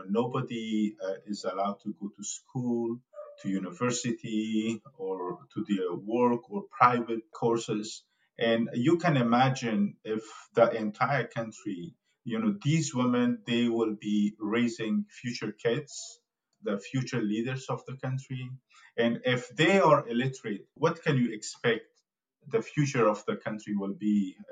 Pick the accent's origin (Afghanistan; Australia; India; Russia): Afghanistan; English is a second language; now in United States; I am from Afghanistan and I live in here in the United States for like almost 2 decades now, not 2 decades, but maybe 15 years.